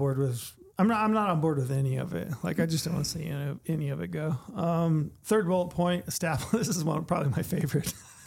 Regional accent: Utah, United States; I grew up in Anemone, Utah, and I think the population was like 150 people, maybe 180.

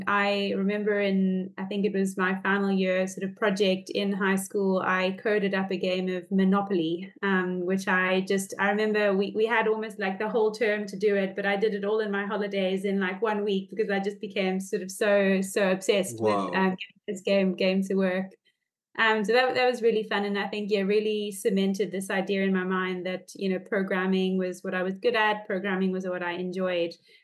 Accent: Johannesburg, Gauteng, South Africa; now in Australia; I'm now based in Australia, but I started my journey in South Africa, in Joburg, actually. I grew up in Joburg. I went to a small school in the east of Johannesburg

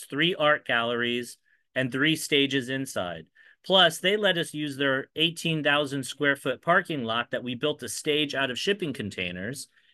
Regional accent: Tucson, Arizona, United States; now in New York, United States; So, you know, I grew up in Tucson, Arizona.

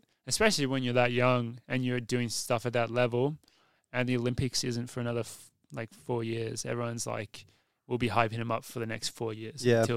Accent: Australia; As an Aussie athlete

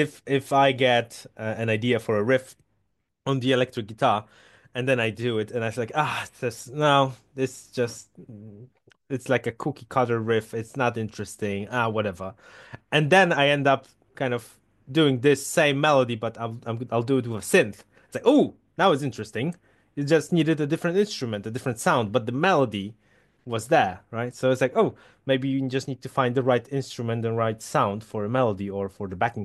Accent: Poland; first language Polish; English is a second language; no, I'm Polish, so

